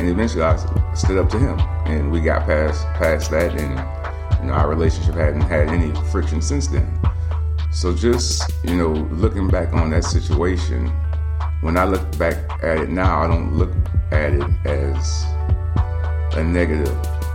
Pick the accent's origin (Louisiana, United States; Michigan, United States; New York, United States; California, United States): Louisiana, United States; New Orleans; because I'm from New Orleans. So in New Orleans, the band, shit, that's bigger than being a football player, basketball player, essentially, because we love music.